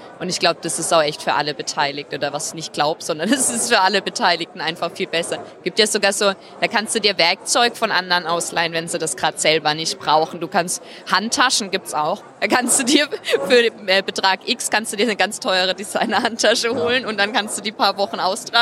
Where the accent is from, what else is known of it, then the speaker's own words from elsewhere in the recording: Karlsruhe, Baden-Württemberg, Germany; ich komme aus Karlsruhe eigentlich. Da ist auch schon ein bisschen mit dem Parken schlimm. Aber ich wohne natürlich nicht direkt in Karlsruhe, sondern in so einem Dörfchen vorne dran, wo jedes Haus 5 Parkplätze hat.